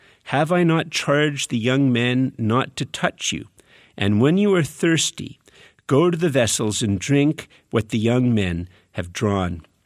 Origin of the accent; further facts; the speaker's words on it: Montreal, Quebec, Canada; also born or lived in Ottawa; I'm from Montreal and then I lived in Ottawa and then I went up and served for 7.5 years almost in a very rural church in Eganville, Killaloe, Tremore, and Clontarf.